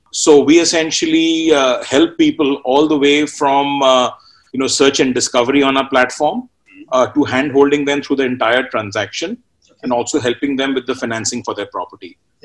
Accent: Kolkata, West Bengal, India; moved away as an adult; I grew up in Calcutta, mm-hmm. and went to the US for my education.

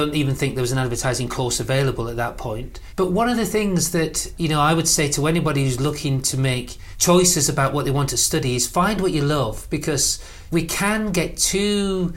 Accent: Sheffield, Yorkshire and the Humber, United Kingdom; I'm from Sheffield. My dad worked in the steelworks. He was from an engineering background.

